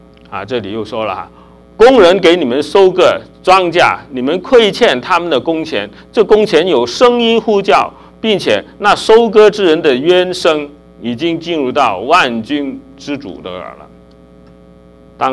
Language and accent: Chinese; China; 那我们中国人其实早就也有这方面的思考啊